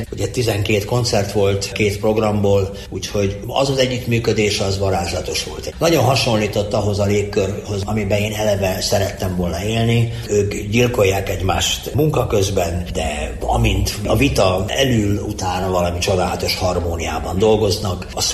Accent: Transylvania, Romania; nem tudtam volna elmenni a hazámból, tehát nekem sem volt ennyire köztudomás, hogy mennyire székely vagyok, mennyire kanok vagyok, és mennyire hazafi vagyok.

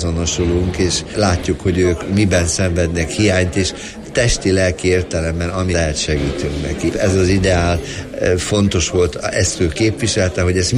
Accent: Szeged, Csongrád-Csanád, Hungary; Én az Átkosba nőttem föl, akkor voltam kisgyerek, Szegeden éltem

